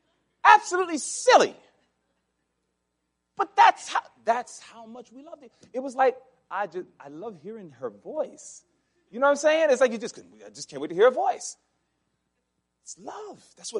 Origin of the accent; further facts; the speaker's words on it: Massachusetts, United States; And don't tell me about cold because I don't want to hear it, because I'm from Massachusetts.